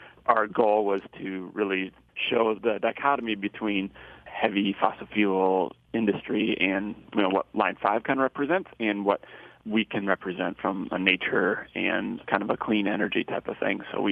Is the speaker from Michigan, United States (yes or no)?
yes; Grand Rapids, Michigan, United States; moved away as an adult; now in Ventura, United States; So we're both from Grand Rapids area and grew up in Michigan and absolutely love the Great Lakes. And so we both live out here in Ventura, California right now.